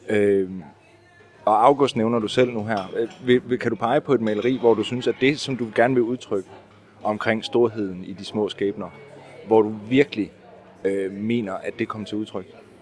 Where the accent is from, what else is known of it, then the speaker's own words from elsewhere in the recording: Balling, Central Denmark Region, Denmark; det foregår i den by, jeg er vokset op i Balling, ja. I nærheden af Skive.